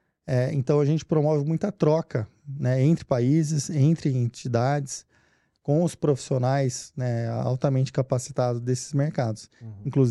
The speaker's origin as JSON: {"language": "Portuguese", "country": "Brazil", "said": "como brasileiro, né, entender que nós e nosso mercado está evoluído"}